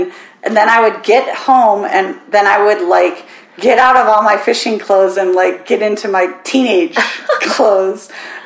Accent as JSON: {"language": "English", "region": "Minnesota", "country": "United States", "tie": "born or raised there", "said": "So I grew up in Minnesota."}